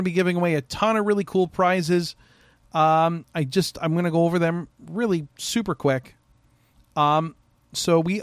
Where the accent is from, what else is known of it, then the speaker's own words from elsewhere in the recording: Chicago, Illinois, United States; I grew up in Chicago. I have lived my entire life up until this point in Chicago, so that's my team.